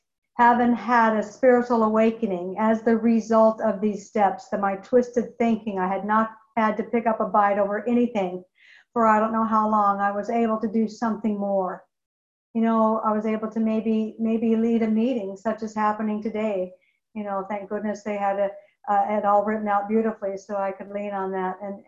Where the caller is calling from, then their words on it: Wilsonville, Oregon, United States